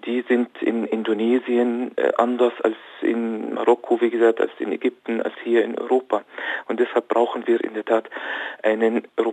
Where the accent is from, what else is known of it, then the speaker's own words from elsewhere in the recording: Austria; Ich komme selbst aus Österreich.